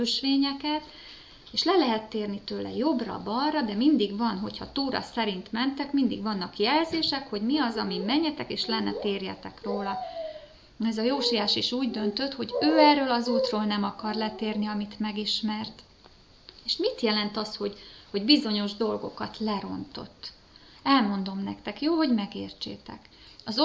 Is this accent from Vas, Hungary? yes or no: yes; Csepreg, Vas, Hungary; és Csepregről jöttem az ottani gyülekezetünkből